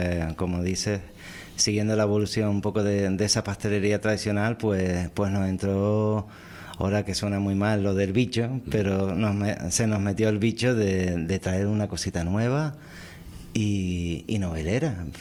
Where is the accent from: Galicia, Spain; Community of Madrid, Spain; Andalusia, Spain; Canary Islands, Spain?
Canary Islands, Spain; Pues somos los canarios los más altos consumidores de Europa.